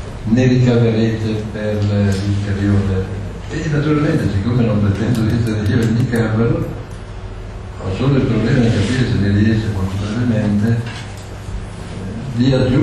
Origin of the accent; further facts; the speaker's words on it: Brescia, Lombardy, Italy; guardi che non sono di Bergamo, sono di Brescia